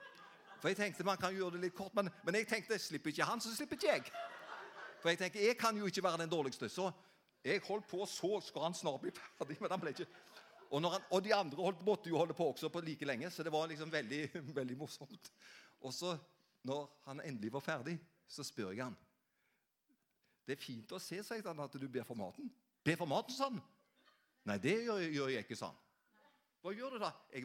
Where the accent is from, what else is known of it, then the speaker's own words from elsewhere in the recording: Avaldsnes, Rogaland, Norway; Jeg kom fra Avaldsnes på Karmøy